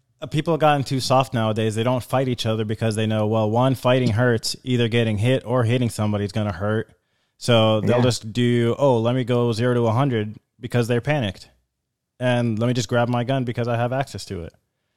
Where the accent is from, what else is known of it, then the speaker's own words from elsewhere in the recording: Georgia, United States; You know, people in Atlanta, I'm from Georgia, and when you go to Atlanta, usually you carry a weapon on you